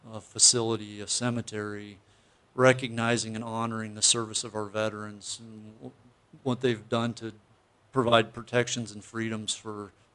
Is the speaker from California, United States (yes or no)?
no; Wyoming, United States; no, I'm not giving up on my home state, but I definitely am a Minnesotan, got raising my kids here, and it's been great.